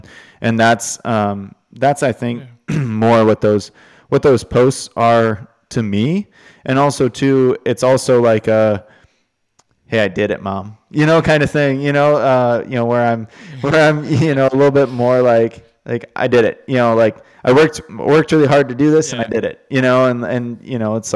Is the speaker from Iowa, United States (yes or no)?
no; Minnesota, United States; Growing up in Minnesota, of course, you want to play pond puck.